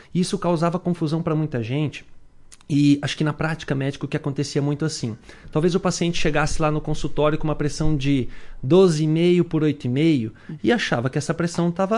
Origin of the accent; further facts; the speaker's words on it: Mato Grosso, Brazil; Porque eu que morei a vida inteira no Mato Grosso, ouvi a vida inteira … também, né?